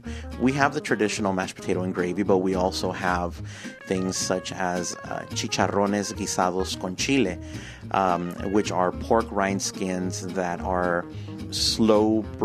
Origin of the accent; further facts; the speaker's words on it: East Los Angeles, California, United States; born there; I was born in East Los Angeles, and I now live east of East Los Angeles in the San Gabriel Valley.